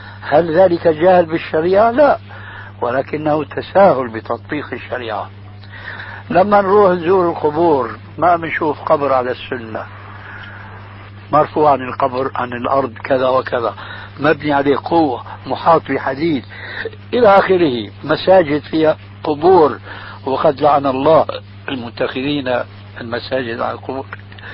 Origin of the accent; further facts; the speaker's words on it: Syria; عندنا في سوريا إذا مات ميت في بيت وكلهم يحلقون اللحى